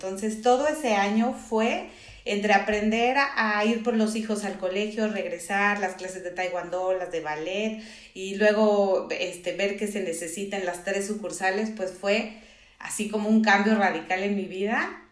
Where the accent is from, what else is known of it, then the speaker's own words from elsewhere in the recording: Mexico; now in Guadalajara, Mexico; y me vine a vivir aquí a Guadalajara, soy de México